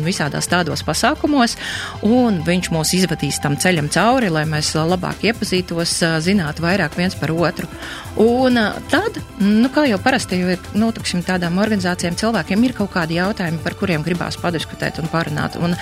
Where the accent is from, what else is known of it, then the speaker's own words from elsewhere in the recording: Riga, Latvia; now in Liepāja, Latvia; es esmu rīdziniece, bijusi rīdziniece, kura tagad jau kādu laiku ir pārcēlusies uz Liepāju, un es jau sevi tā saucu 100% par liepājnieci.